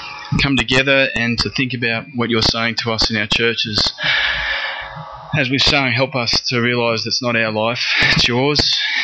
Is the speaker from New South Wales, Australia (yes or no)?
yes; Sydney, New South Wales, Australia; especially when I was in Sydney, growing up in Sydney playing hockey.